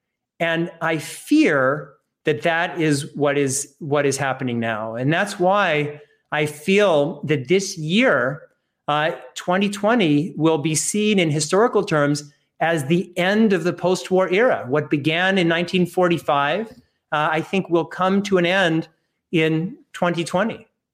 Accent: Kansas City, Missouri, United States; I come originally from Kansas City, the hometown of President Harry Truman.

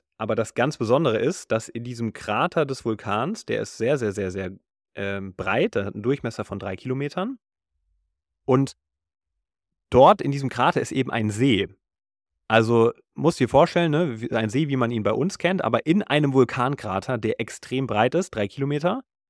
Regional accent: Hesse, Germany; wie man es vielleicht bei uns auf dem Feldberg kennt, im Taunus, wo ich herkomme.

